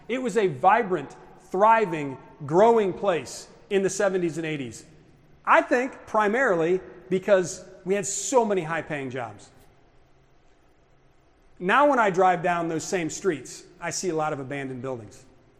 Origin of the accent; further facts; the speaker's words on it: New Haven, Indiana, United States; also born or lived in Fort Wayne; I was born in Fort Wayne. My dad became a pastor in New Haven in 1972, and our family grew up in New Haven.